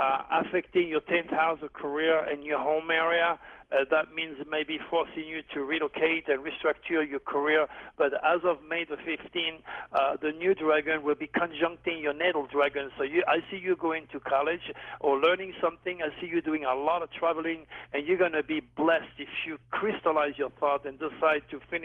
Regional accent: Provence-Alpes-Côte d'Azur, France; I was born in Provence, and when I was a kid, I used to go into the house of Nostradamus before they turned it into a museum.

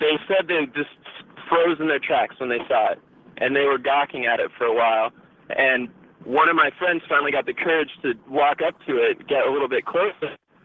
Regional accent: California, United States; I grew up in Orange County, and we had a lot of local sort of myths about Black Star Canyon.

